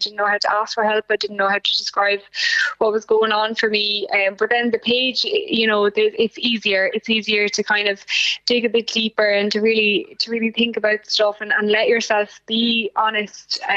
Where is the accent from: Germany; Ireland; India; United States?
Ireland; Lismore, Munster; now in Cork, Ireland; I was raised in Lismore, living in Cork City now.